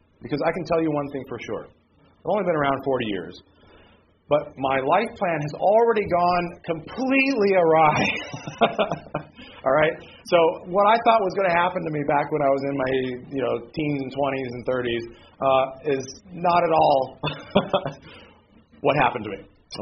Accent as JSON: {"language": "English", "country": "United States", "said": "Now, if this is where all my stock and trade was my status as an American, because remember, I'm a businessman."}